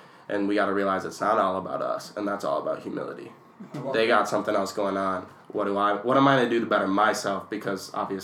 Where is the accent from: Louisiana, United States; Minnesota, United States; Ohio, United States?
Minnesota, United States; Anoka; I have, yeah. I'm born and raised in Minnesota.